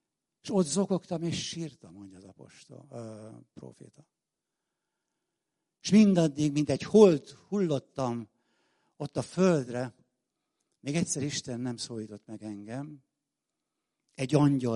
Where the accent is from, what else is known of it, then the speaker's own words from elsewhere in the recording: Pécs, Baranya, Hungary; Én pécsi gyerek vagyok, fiatal vagyok.